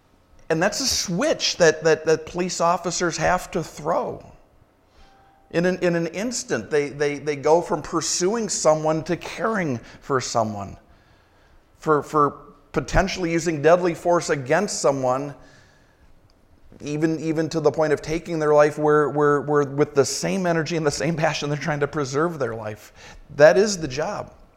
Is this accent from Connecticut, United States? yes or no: no; St. Paul, Minnesota, United States; Both of my hometowns, actually. St. Paul, where I grew up, and across the river, Minneapolis, where I spent my early 20s.